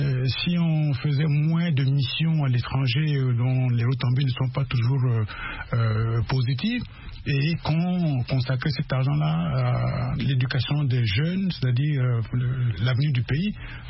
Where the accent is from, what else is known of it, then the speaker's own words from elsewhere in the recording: Central African Republic; born there; Je suis né dans le Niapende.